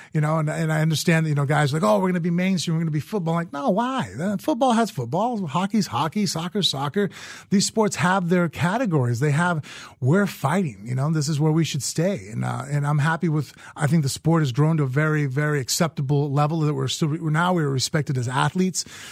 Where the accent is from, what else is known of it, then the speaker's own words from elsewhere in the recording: Las Vegas, Nevada, United States; I mean, I was born and raised in Vegas.